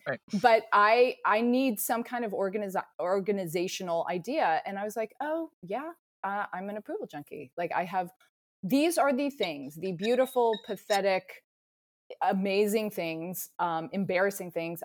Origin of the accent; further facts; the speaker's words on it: Atlanta, Georgia, United States; she read my book, so she knew I grew up in Atlanta.